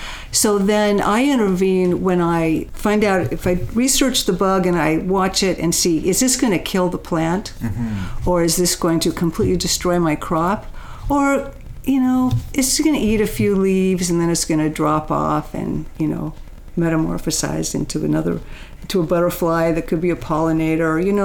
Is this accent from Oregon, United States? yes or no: yes; Oregon, United States; Well, I grew up in Oregon, and as a child, I always came down to the tide pools